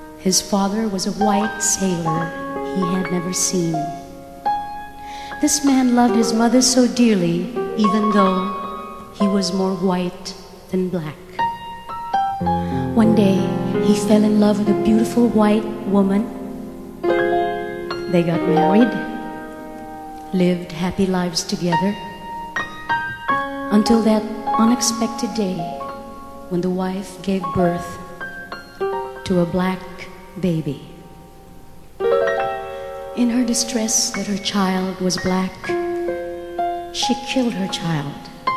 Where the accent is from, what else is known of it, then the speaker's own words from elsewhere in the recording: Philippines; We're very lucky to be here in the Philippines, and I thank God I'm Filipino.